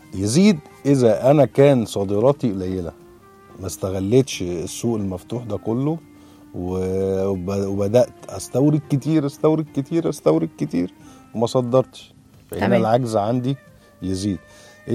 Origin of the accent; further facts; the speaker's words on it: Egypt; عندنا في مصر بدأنا ب7 مدن صناعية شبابية